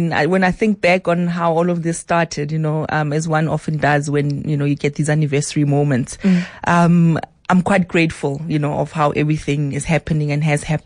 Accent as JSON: {"language": "English", "town": "Phuthaditjhaba", "region": "Free State", "country": "South Africa", "tie": "born or raised there", "said": "I grew up in Kwakwa in Free State, in a town, Putadichab."}